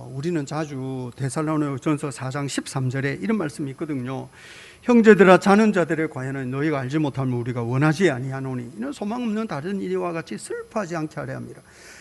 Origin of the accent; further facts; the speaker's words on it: Busan, South Korea; now in Jeonju, South Korea; 제가 부산 사나이가 어떻게 전주 아가씨를 만나가지고 연애를 하는데